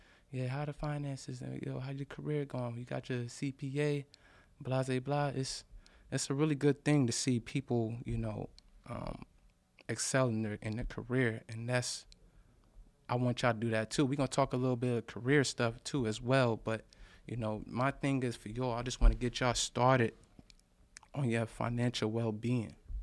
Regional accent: Rochester, New York, United States; You know, I graduated from Norfolk State University. I'm from Rochester, New York. You know, majored in accounting.

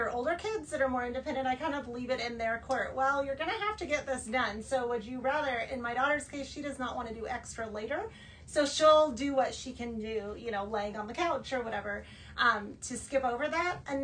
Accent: Midwest, United States; And I know I grew up in the Midwest.

